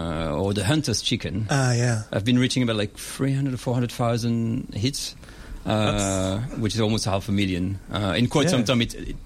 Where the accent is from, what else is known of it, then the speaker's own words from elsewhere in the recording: Paris, Île-de-France, France; also born or lived in Basque region; now in Melbourne, Australia; So originally I come from Paris, like a lot of French people in Melbourne do. But I was living most of my time in the southwest, in the Basque region.